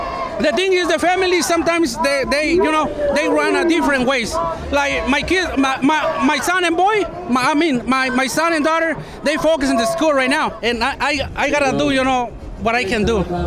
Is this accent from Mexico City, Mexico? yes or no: no; Michoacán, Mexico; English is a second language; now in United States; I'm from Mexico, Michoacán.